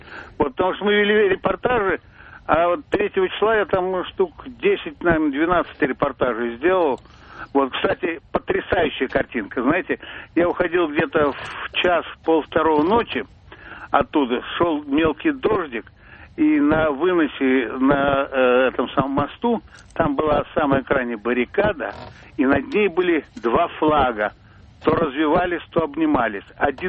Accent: Moscow, Russia; Вот, я из Москвы.

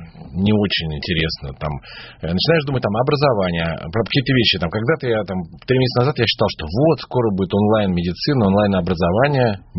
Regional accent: Moscow, Russia; я самый ответственный москвич, мне кажется.

